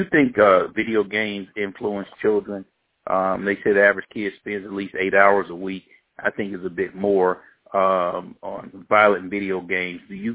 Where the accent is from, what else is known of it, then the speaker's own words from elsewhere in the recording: Gary, Indiana, United States; growing up in the inner city, I grew up in Gary, Indiana, and shooting to school was just something that was a part of going to high school